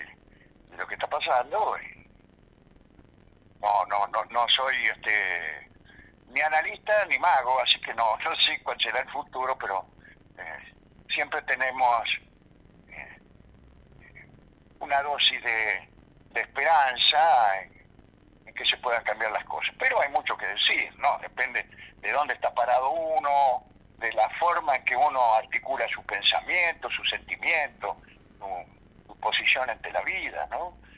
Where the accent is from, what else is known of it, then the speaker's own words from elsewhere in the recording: Caseros, Buenos Aires Province, Argentina; en mi niñez y primera juventud había conocido a mi pueblo natal, mi pueblo de adopción, que es Caseros